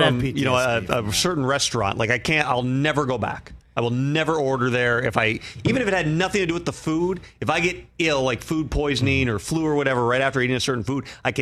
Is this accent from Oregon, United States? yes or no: no; Minneapolis, Minnesota, United States; also born or lived in Wisconsin; I'm from Minneapolis.